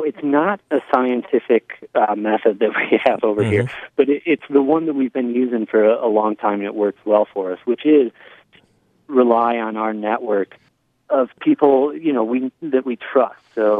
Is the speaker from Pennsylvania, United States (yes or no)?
no; Michigan, United States; And I'm originally from Michigan, so I'm personally really happy to see some upper Midwest pride.